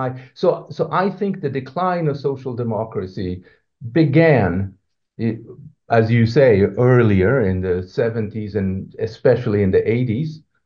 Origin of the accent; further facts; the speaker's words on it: Sweden; moved away; also perhaps excessively so Swedocentric, even though I haven't lived there for a long time, but it is my home country